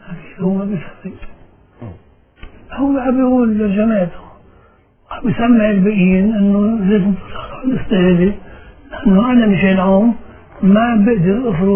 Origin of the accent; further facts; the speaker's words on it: Lebanon; انا مني ولا مسيحي ولا سني ولا درزي ولا شيعي ولا شيء انا لبناني